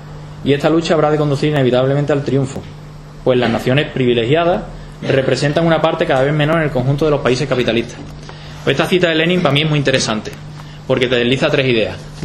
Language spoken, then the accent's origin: Spanish; Seville, Andalusia, Spain; Y digo, pues mira, soy de Sevilla, de Andalucía, tal.